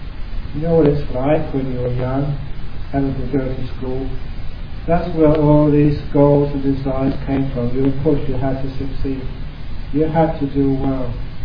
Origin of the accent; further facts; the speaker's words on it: England, United Kingdom; I'm an Englishman.